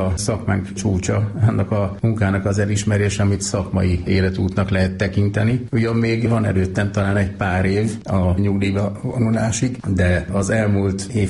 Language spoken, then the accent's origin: Hungarian; Karcag, Jász-Nagykun-Szolnok, Hungary; Karcagon nőttem föl, igen, egészen katonakoromig Karcagon éltem